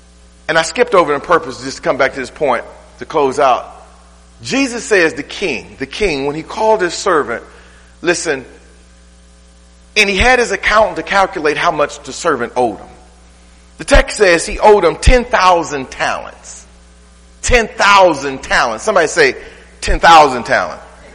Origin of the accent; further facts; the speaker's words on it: Detroit, Michigan, United States; it ain't just because I'm from Detroit.